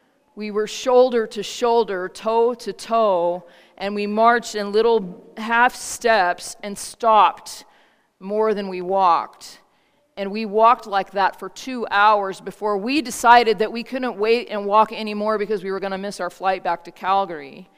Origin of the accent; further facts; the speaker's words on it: United States; For those of you who don't know, I'm an American citizen, which is why I don't think it's very funny.